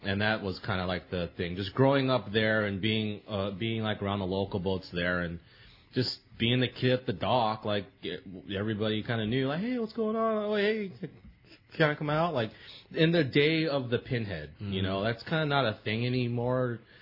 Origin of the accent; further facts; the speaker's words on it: Chula Vista, California, United States; I grew up in Chula Vista, so I grew up right next to Otay.